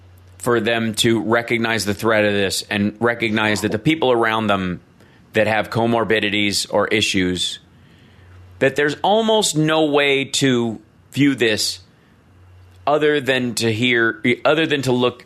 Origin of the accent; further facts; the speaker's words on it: the South, United States; you're in the South and you're dealing with family members that are, you know, I grew up in the South.